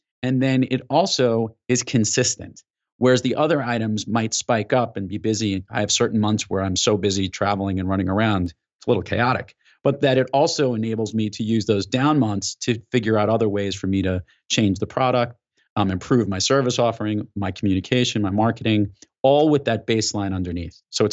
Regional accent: New York, United States; I'm from New York. I talk with my hands all the time.

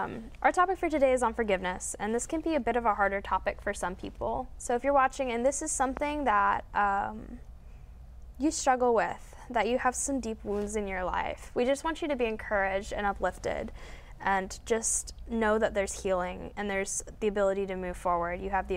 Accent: Tennessee, United States; I'm from Tennessee

